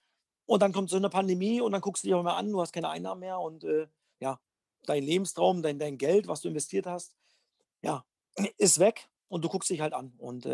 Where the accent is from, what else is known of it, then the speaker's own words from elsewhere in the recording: Cottbus, Brandenburg, Germany; born there; Energie Cottbus, mein Heimatverein, wo ich geboren bin.